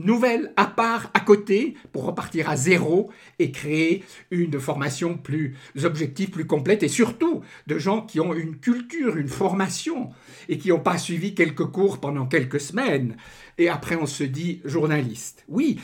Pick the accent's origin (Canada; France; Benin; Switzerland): Switzerland; chez nous en Suisse.